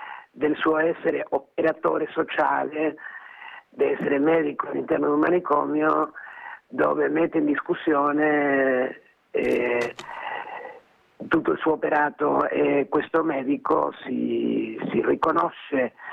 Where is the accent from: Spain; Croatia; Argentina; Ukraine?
Argentina; now in Italy; io sono argentina, sono arrivata in questo paese che mi ha ospitata dopo la dittatura di Videla, in un momento molto particolare, precisamente nel 78, in realtà nel 76, però va bene. Nel 78, 77, 78